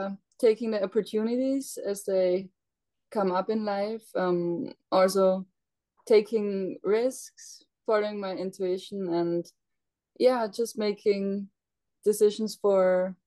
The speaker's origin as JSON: {"language": "English", "country": "Austria", "tie": "born or raised there", "said": "I'm Austrian and a professional soccer player. I was probably a little shy, insecure little girl growing up in Austria in the countryside on the farm."}